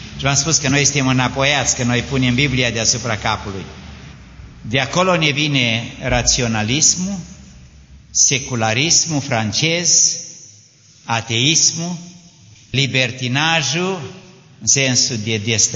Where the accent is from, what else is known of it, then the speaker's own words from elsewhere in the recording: Transylvania, Romania; Și eu sunt moț, să știți.